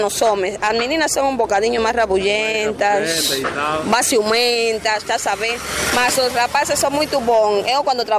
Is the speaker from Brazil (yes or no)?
no; Cuba; você é cubana, sou.